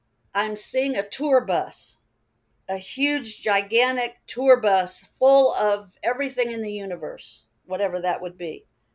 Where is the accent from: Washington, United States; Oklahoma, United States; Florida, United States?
Florida, United States; Tampa; I grew up near MacDill Air Force Base